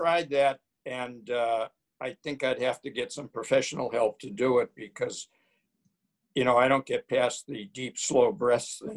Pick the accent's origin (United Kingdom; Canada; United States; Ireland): Ireland; I'll preface it by saying I'm Irish, and I was in politics for a number of years.